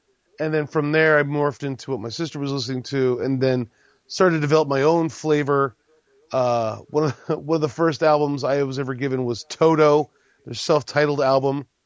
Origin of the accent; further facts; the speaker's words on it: Pennsylvania, United States; Growing up in Pennsylvania, in Pennsylvania Dutch country, I knew of other metalheads